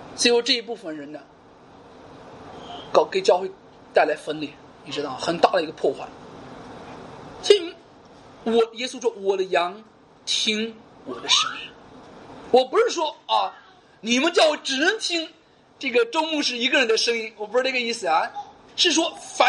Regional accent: Singapore; 你回到新加坡了，回到我们的家乡之后呢，

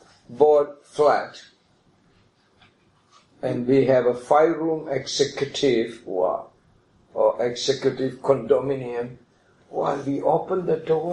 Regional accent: India; You know, when I was growing up, I grew up in India, and one day I was coming back from school.

